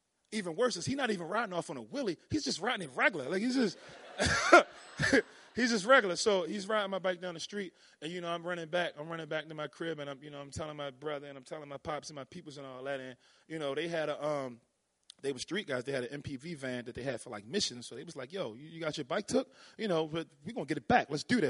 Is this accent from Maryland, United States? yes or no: yes; Baltimore, Maryland, United States; like I said, I'm from East Baltimore